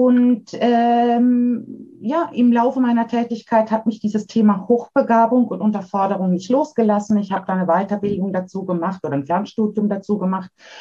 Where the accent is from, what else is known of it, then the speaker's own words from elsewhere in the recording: Ettlingen, Baden-Württemberg, Germany; Genau, ich komme aus dem Landkreis Karlsruhe, aus Ettlingen, ja.